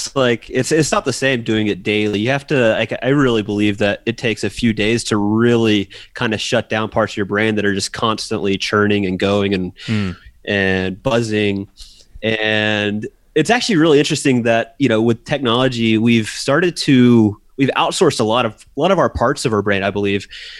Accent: Georgia, United States; which in the South, growing up in Georgia, it was, you know, go to college, get a job, get a wife, have kids, save till retirement, and do that.

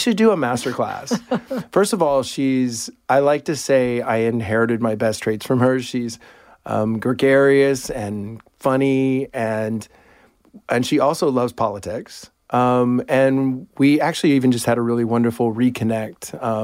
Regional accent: Clear Lake, Texas, United States; I grew up in Clear Lake, Texas, which is part of Houston. And I was, you know, I had a wonderful childhood, wonderful.

